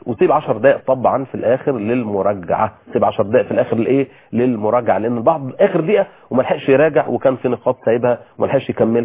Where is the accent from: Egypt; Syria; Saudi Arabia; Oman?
Egypt; عندنا في مصر البرشام ده معناه